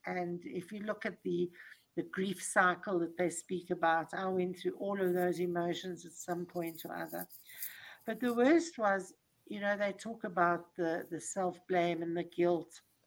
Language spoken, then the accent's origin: English; Johannesburg, Gauteng, South Africa; now in Cape Town, South Africa; I'm South African. I was brought up in Johannesburg. And then I moved to Cape Town